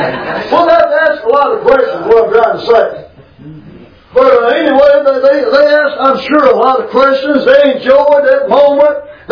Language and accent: English; Kentucky, United States; They're going to know we're from Kentucky when we get there, Sharon.